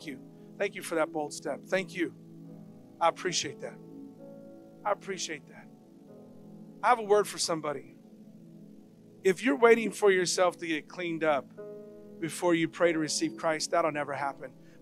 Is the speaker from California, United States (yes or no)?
yes; Stockton, California, United States; I was 17 years old growing up in Stockton, California.